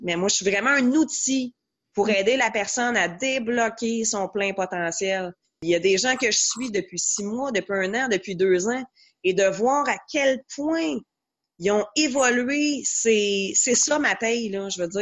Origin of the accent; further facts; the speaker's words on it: Quebec, Canada; je suis revenue dans mon coin de pays, qui est les cantons de l'Est